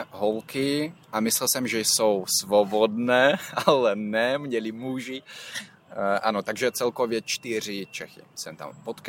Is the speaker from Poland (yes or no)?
no; Ukraine; zeptali mě, odkud jsi, řekl jsem Ukrajinec